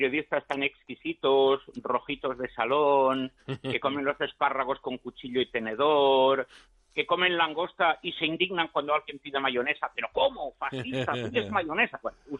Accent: Catalonia, Spain; soy catalán y vivo en Cataluña.

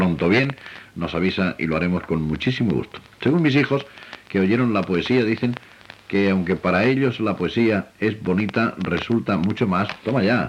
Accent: Spain; sobre todo a los oídos de nosotros, que somos españoles.

